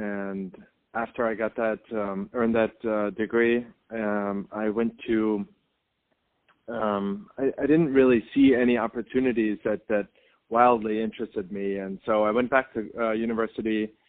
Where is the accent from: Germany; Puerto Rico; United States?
Germany; Okay, so I was born and raised in Germany, and my family originally comes from the east of Germany